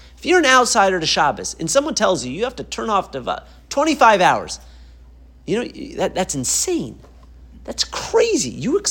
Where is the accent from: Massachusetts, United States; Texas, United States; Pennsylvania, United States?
Massachusetts, United States; Boston; I grew up in Boston. I'm supposed to be elite and snobby like that.